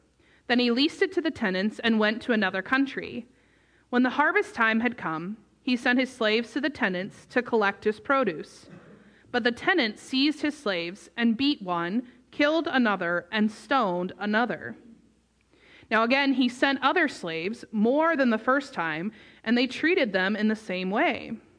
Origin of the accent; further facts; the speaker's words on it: Pennsylvania, United States; I grew up in Pennsylvania, and so I got to spend some time at the summer camp that I worked